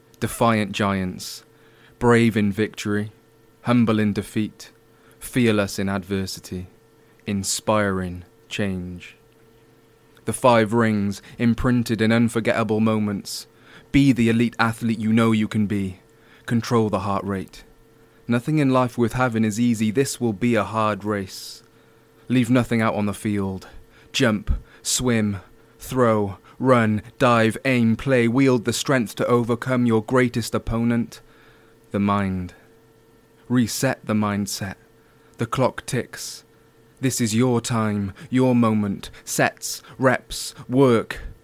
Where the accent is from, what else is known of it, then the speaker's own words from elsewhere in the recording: Wales, United Kingdom; I'm Welsh.